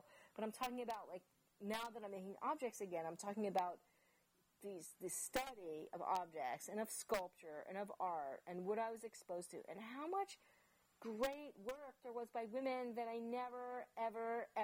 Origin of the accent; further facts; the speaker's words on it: United States; first language en; now in Germany; I'm an American. I live here. English is my primary language. That's what I speak.